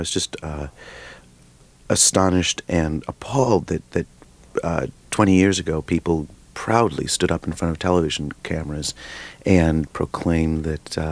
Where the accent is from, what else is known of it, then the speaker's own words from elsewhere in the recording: Michigan, United States; I grew up outside of Detroit, and I was certainly old enough to remember, but I was in a very white, upwardly mobile kind of community